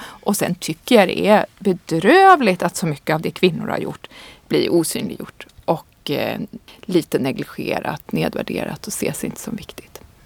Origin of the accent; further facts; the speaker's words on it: Sundsvall, Västernorrland County, Sweden; det började ju nog här i Sundsvall, där jag är uppvuxen